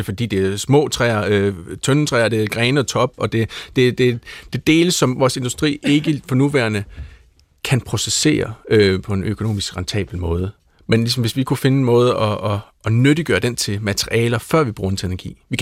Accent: Aalborg, North Denmark Region, Denmark; da vi var børn i Aalborg.

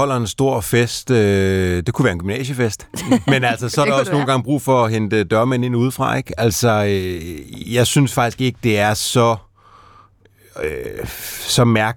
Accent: Hillerød, Capital Region of Denmark, Denmark; Altså, jeg er fra Hillerød

